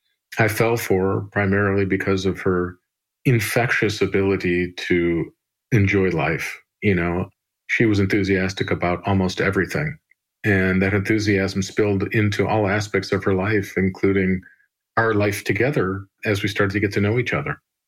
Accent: Chicago, Illinois, United States; Basically, I was born and raised here in Chicago.

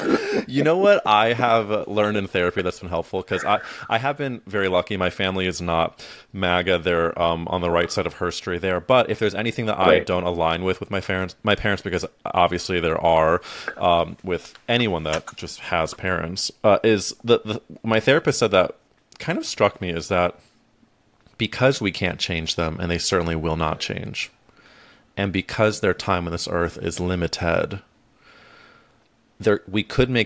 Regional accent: St. Louis, Missouri, United States; which I would say radicalized me in my hometown of St. Louis, Missouri.

